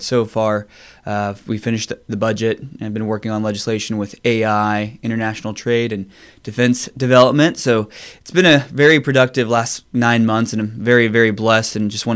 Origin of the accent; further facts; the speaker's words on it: Arlington, Ohio, United States; I actually am native. You know, I grew up in Arlington, small town just south of Findlay here.